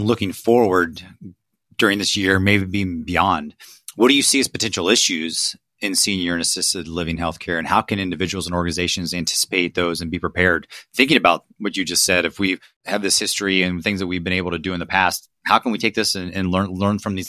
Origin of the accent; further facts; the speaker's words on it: Ohio, United States; I'm from Ohio and an Ohio State fan.